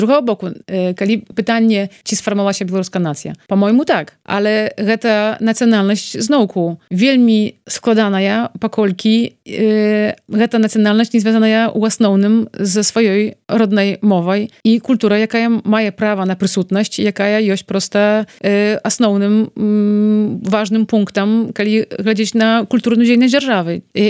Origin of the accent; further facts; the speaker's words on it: Poland; калі я ў Польшчы выхавана як беларуска, то я беларуска. І далей гавару, што я беларуска з беларускай меншасці. І гэта мне не перашкаджае. Але ж я грамадзянка Польшчы.